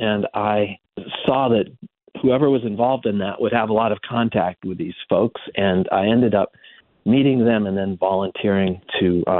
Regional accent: Colorado, United States; So I'm from Colorado

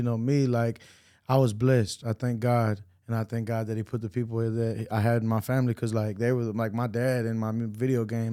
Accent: Texas, United States; And then, of course, I'm from Texas, so I'm jamming … all the way

